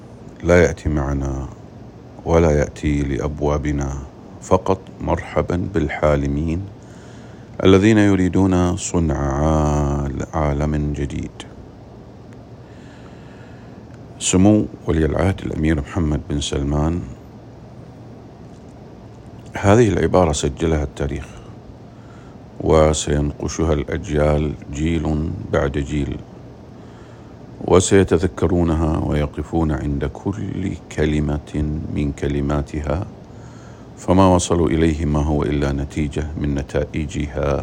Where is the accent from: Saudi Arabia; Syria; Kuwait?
Saudi Arabia; ما حققته بلادنا المملكة العربية السعودية في مجال التعليم كان أحلاما وكان أمنيات